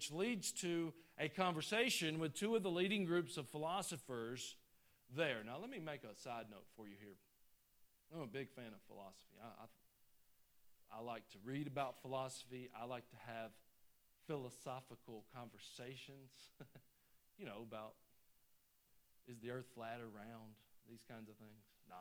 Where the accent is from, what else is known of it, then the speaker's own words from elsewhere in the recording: Georgia, United States; I'm just from the North Georgia mountains, right?